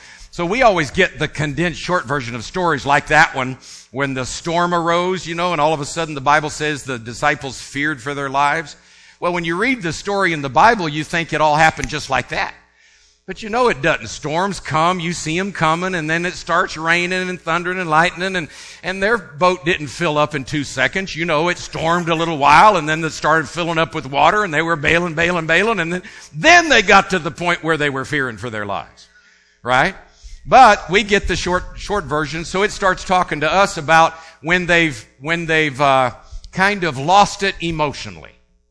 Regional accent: Tampa, Florida, United States; I born and raised in Tampa, Florida, lived in Odessa, Florida, and everywhere in Florida at that time

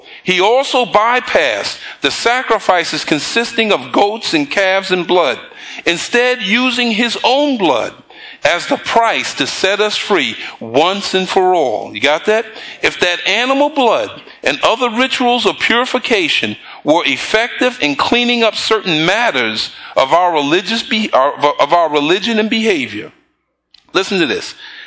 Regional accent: Bronx, New York, United States; Where I grew up in the Bronx, when I went up on the roof to go fly my pigeons, if I saw blood down in the stairway, you got away from there

